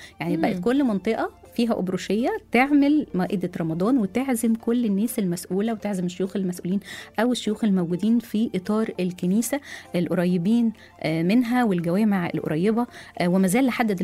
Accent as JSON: {"language": "Arabic", "town": "Shubra", "region": "Cairo Governorate", "country": "Egypt", "tie": "born there", "said": "عشان أنا برضو مولودة في شبرا"}